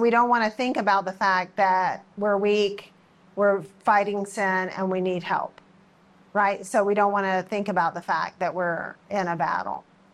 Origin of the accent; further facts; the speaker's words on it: Texas, United States; Well, I'm from Texas where football is king. And like we raise our boys to be football players and our girls to be cheerleaders. That's just the way it goes down in Texas.